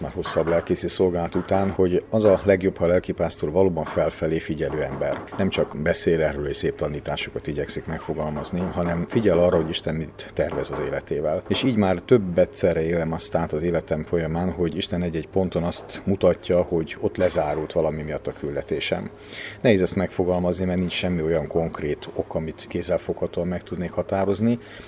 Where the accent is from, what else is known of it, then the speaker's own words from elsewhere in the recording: Pest, Hungary; eredetileg lelkész családban nőttem föl, Pest megye egy kis falujában voltam gyermek, édesapám ott szolgált, aztán Monoron érettségiztem egy állami gimnáziumban